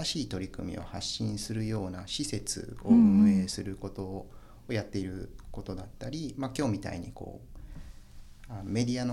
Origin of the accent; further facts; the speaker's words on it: Saitama, Japan; now in Aichi, Japan; 私はね、埼玉の出身で、大恋愛の末妻の土地である愛知に。